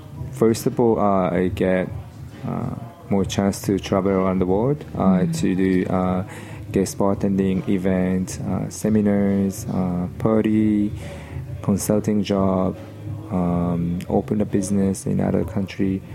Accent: Japan; English is a second language; now in New York, United States; I grew up in Japan. I spend time here in New York and outside of Japan these days. But yeah, I grew up in Japan.

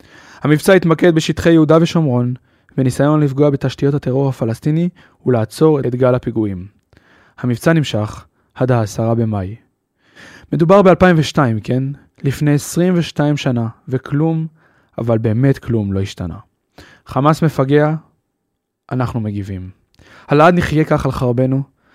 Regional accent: Jerusalem, Jerusalem District, Israel; והפעם אנחנו נשארים בירושלים בשכונת קריית יובל, השכונה שבה נולדתי ובה גדלתי.

